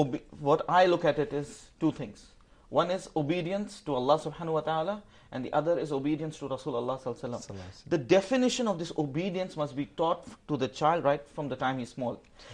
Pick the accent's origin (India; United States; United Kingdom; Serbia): India; English is a second language; I'm coming from India, where Bollywood is very famous